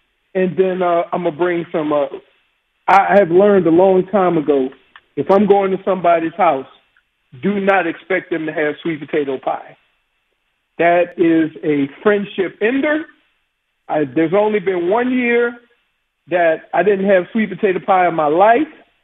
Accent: New Orleans, Louisiana, United States; Well, guess what? I'm from New Orleans. We still call that Tuesday.

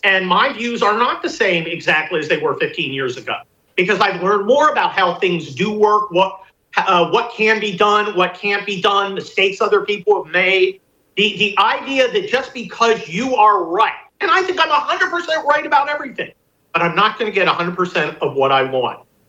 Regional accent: United States; I mean, but I'm American.

